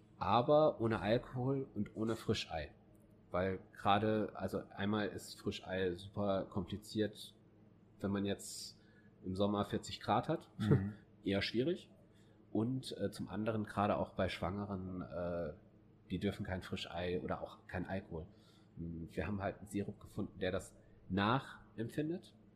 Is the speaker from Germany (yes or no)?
yes; Hesse, Germany; als ich nach Holsterhausen gekommen bin, ich bin ursprünglich komme ich noch nicht mal aus Nordrhein-Westfalen. Ich bin eigentlich in Hesse.